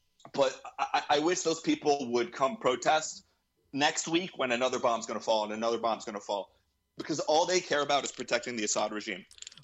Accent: United States; I'm an American.

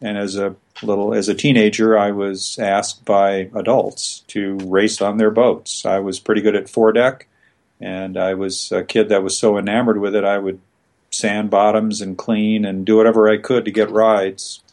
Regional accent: Ogden, Utah, United States; I grew up in the Rocky Mountains, predominantly outside of Ogden, Utah, and we would drive east as a family in the summer.

